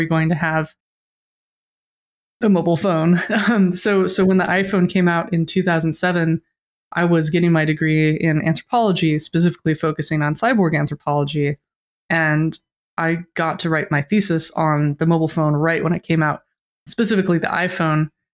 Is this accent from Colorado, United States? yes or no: yes; Denver, Colorado, United States; I grew up in Denver, Colorado. My parents were broadcast engineers